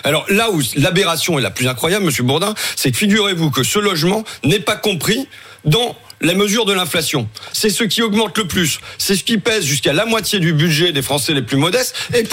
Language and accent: French; Hauts-de-France, France; ma région, les Hauts-de-France, même si je suis picard et je reconnais toujours pas les Hauts-de-France